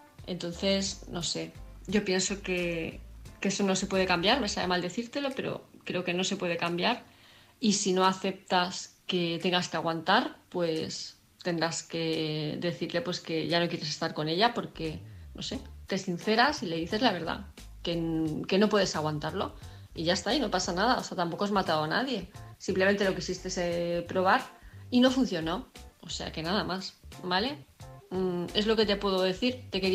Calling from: Palma de Mallorca, Balearic Islands, Spain; de Palma de Mallorca

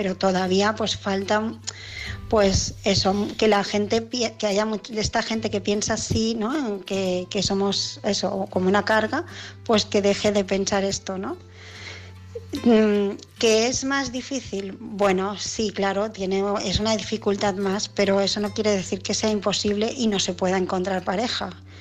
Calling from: Barcelona, Catalonia, Spain; de Barcelona

